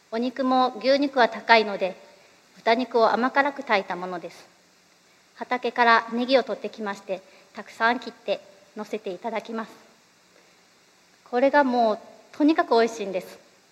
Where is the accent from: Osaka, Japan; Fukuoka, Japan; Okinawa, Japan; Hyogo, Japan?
Fukuoka, Japan; 私は福岡県の水田教会という教会で生まれ育ちました。兄が3人いまして、私は末っ子の女の子として生まれました。